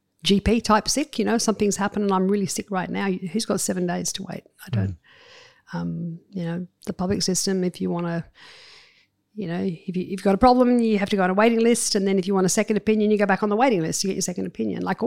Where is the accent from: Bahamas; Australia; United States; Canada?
Australia; as an Australian in 2023